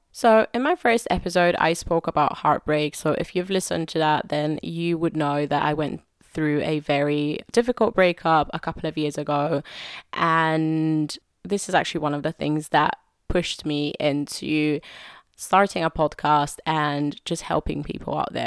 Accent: Bulgaria; moved away as an adult; now in London, United Kingdom; I've lived in England for about 12 years now, and I'm originally from Bulgaria. For those of you who don't know, I moved here to study at university and decided to stay and make the UK my home. And I've been living in London for the past, since I graduated, which was 2014.

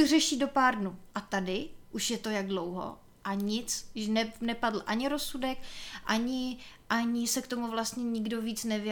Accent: Sokolov, Karlovy Vary Region, Czechia; Vlastně oba dva jsme z Panenáku ze Sokolova.

